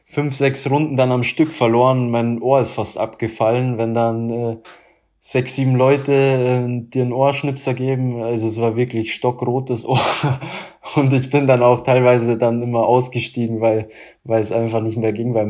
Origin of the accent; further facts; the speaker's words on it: Munich, Bavaria, Germany; ich bin zur Schule in München gegangen. Von daher ist es einfach meine Geburtsstadt und für mich die schönste Stadt Deutschlands.